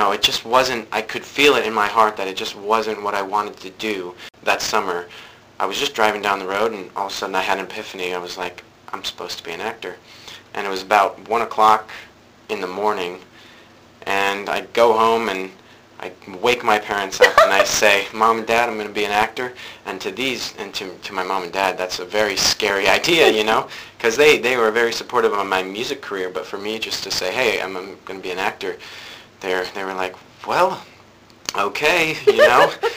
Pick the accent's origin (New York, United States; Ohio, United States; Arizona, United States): Arizona, United States; So I'm from Arizona, so everyone in Arizona has a swimming pool.